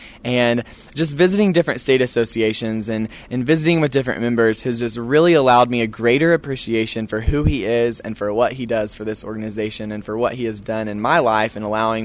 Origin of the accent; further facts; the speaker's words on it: Woodward, Oklahoma, United States; Growing up in Woodward, Oklahoma, there were opportunities at my fingertips.